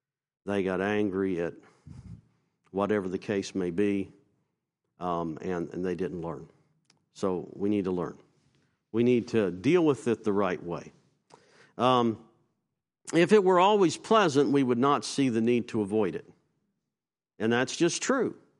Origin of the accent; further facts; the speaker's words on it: Virginia, United States; I was a fella at the church that I grew up in Virginia.